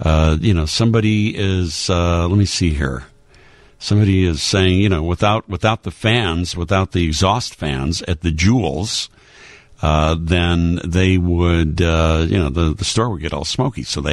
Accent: Illinois, United States; Yeah, wasn't there a Nabisco on Cicero? I mean, I grew up on the South Side, so I remember a lot of these South Side smells.

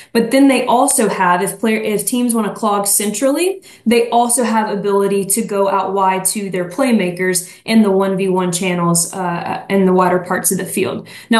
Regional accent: Mississippi, United States; I'm from Mississippi.

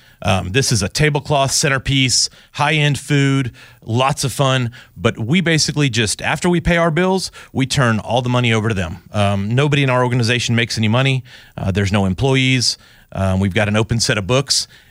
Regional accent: Houston, Texas, United States; Born and raised in Houston. Went to the same high school as my mother, so you could say I'm pretty deeply rooted here.

